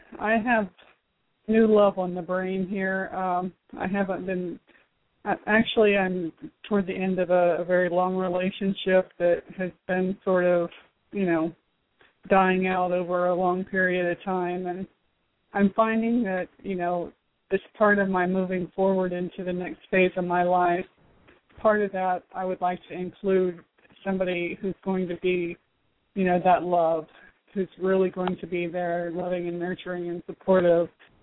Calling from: Florida, United States; I'm calling from Florida.

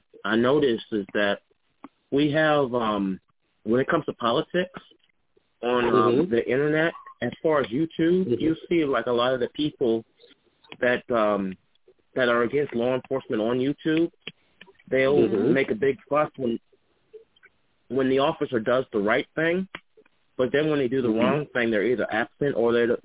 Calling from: Charlottesville, Virginia, United States; I'm calling from Charlottesville.

